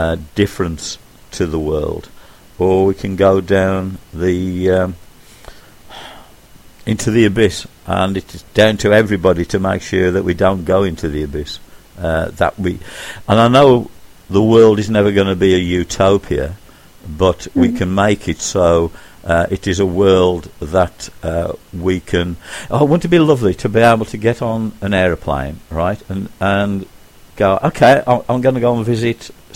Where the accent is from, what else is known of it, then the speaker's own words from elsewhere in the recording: England, United Kingdom; I haven't got to worry if I open my mouth and people realise I'm English and my life's in danger in a different part of the world.